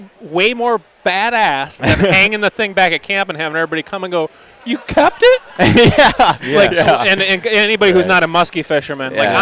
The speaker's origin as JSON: {"language": "English", "region": "Michigan", "country": "United States", "tie": "born or raised there", "said": "didn't grow up in Michigan, I wouldn't be the hunter I am today."}